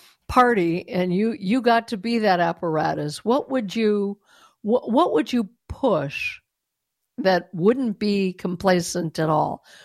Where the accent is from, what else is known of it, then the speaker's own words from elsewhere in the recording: Colorado, United States; my home state is Colorado. Colorado has been decimated.